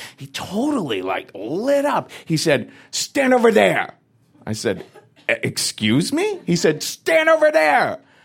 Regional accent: Cincinnati, Ohio, United States; So, you know, I'm from Whitey McWhite, Cincinnati, Ohio.

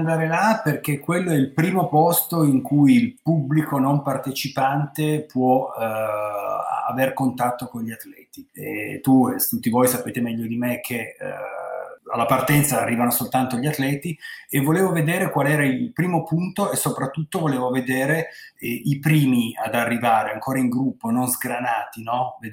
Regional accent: Turin, Piedmont, Italy; io sono torinese

